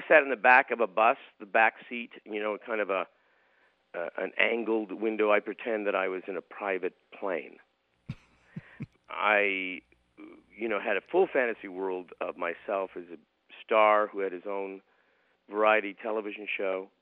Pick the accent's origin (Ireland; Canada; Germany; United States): Canada; I'm too private, I'm too Canadian